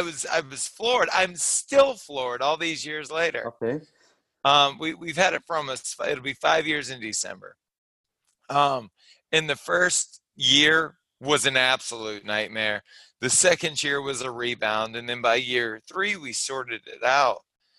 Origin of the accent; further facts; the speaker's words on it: Baton Rouge, Louisiana, United States; I was born and raised in Southern Louisiana, specifically Baton Rouge.